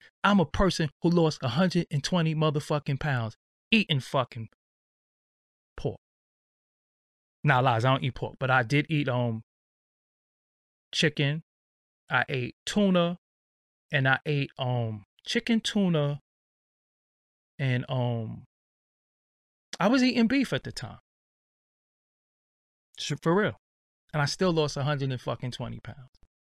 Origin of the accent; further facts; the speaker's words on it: Brooklyn, New York, United States; But I'm from Brooklyn, and there's just something about stealing sometimes that you just have to do it.